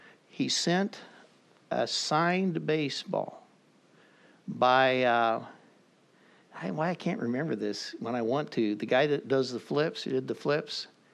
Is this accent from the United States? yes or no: yes; St. Louis, Missouri, United States; we're from St. Louis, Missouri, and the Cardinals are in St. Louis